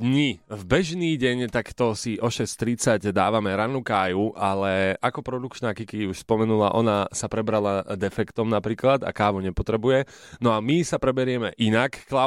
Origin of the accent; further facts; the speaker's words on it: Košice, Košice Region, Slovakia; Akože ja som síce z Košíc a vyzerám tak, ale nerobil som to.